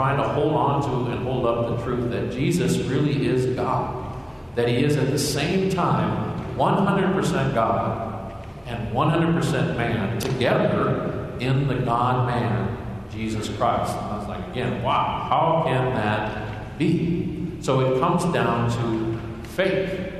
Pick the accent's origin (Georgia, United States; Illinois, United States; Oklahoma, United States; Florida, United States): Illinois, United States; growing up in Illinois